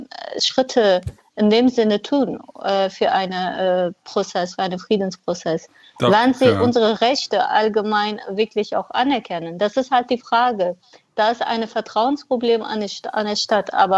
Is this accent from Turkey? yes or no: yes; Cizre, Şırnak Province, Turkey; now in Germany; ich bin im Exil in Deutschland, ja. Aber ich bin DEM-Vertreterin und habe einen sehr guten Bezug auch noch zu meiner Heimatstadt, Cizre